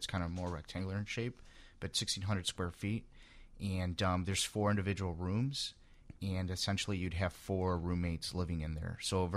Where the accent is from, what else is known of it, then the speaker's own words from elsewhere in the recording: Chicago, Illinois, United States; So, I grew up in Ukrainian Village, born and raised. I've seen it gentrify over the last 30 years. My parents grew up there